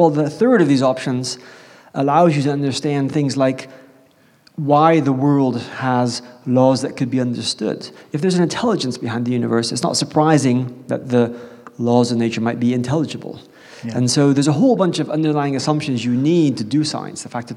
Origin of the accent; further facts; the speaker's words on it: Gabon; In Gabon, Central Africa. So, you know, growing up in Gabon, Central Africa